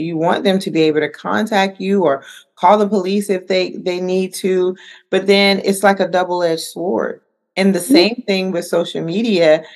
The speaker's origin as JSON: {"language": "English", "region": "the South", "country": "United States", "said": "but I'm from the South. I'm old school, so it's just a little different, you know."}